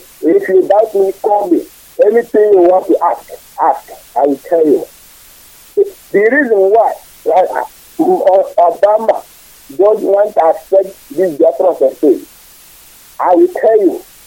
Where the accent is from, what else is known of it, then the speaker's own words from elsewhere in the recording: Imo, Nigeria; I am from Imo State.